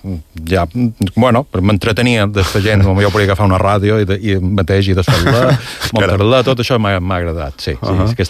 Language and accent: Catalan; Portal, Balearic Islands, Spain; vaig créixer a Portal.